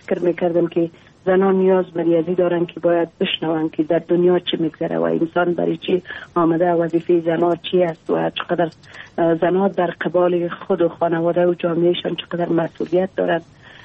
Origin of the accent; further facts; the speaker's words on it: Takhar, Afghanistan; با وجودی که مدودیت ها بسیار زیاد در ولایت ما وجود داره